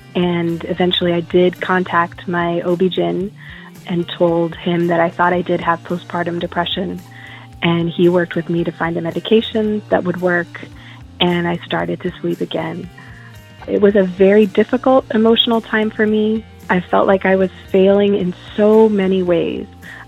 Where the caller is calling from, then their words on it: Richardson, Texas, United States; I'm calling from Richardson, Texas.